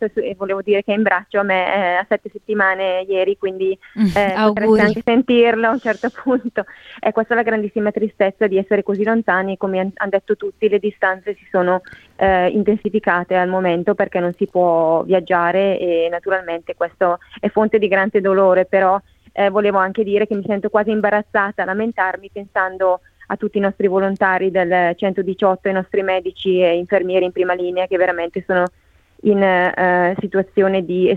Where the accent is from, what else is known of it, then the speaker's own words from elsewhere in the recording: Brescia, Lombardy, Italy; Sì, sono bresciana